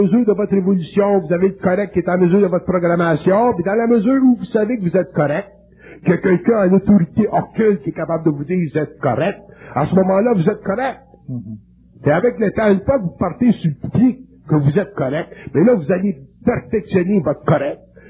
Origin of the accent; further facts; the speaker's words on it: Quebec, Canada; Puis on est des Québécois